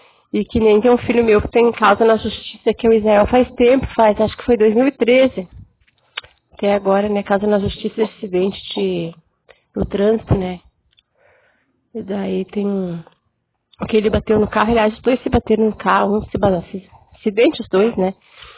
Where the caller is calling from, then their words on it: Caxias do Sul, Rio Grande do Sul, Brazil; que nem aqui é … de Caxias do Sul, que nem eu sou da Igreja de Santo